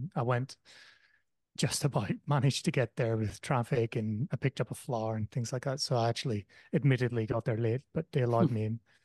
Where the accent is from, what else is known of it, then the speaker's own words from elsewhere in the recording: Ireland; They give me a food that I was very used to having when I was growing up in Ireland.